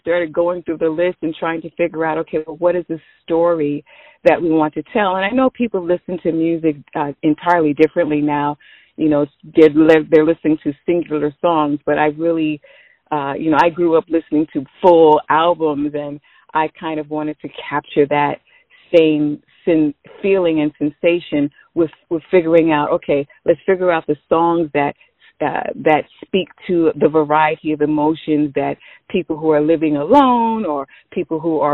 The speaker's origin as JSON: {"language": "English", "region": "New York", "country": "United States", "tie": "born or raised there", "said": "I was born and raised in New York."}